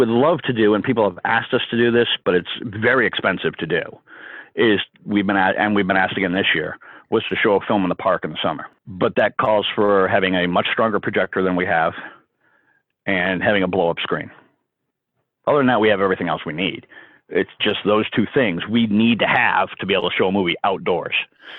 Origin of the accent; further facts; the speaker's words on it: New Hampshire, United States; now in Vermont, United States; I moved from New Hampshire, which is much more Christian than Vermont. I moved to Vermont, and I think, you know, God sent me here for a reason.